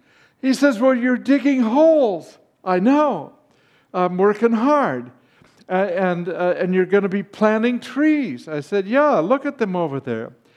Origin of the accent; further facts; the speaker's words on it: Los Angeles, California, United States; I was raised in Los Angeles in North Hollywood, California, in the San Fernando Valley.